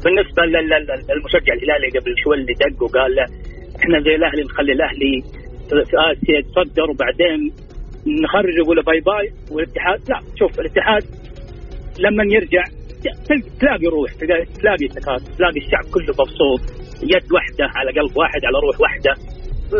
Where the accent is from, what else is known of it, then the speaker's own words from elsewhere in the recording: Saudi Arabia; احنا تعودنا احنا كسعوديين نحب الخير للبعض